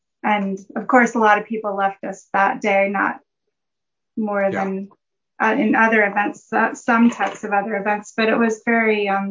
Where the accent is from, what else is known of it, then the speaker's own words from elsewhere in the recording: New York, United States; And I grew up in New York, so my father worked right by the World Trade Center.